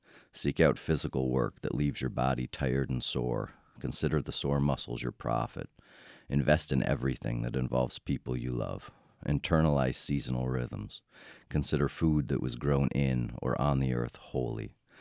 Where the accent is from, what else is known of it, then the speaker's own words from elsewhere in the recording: Vermont, United States; we liked the idea of we're all from Vermont, we all live here.